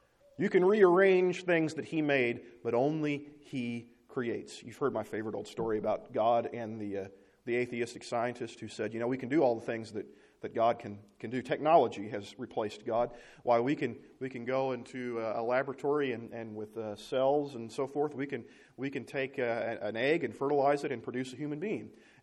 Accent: Oklahoma, United States; also born or lived in Arkansas; Because I was born in Arkansas and raised in Oklahoma. I'm doomed. I'm never going to say that word right.

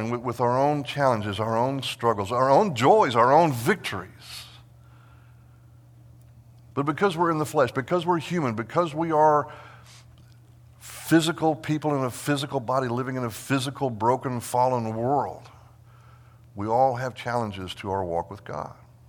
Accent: Texas, United States; I've visited St. Louis. I've never lived there. I'm originally from Texas.

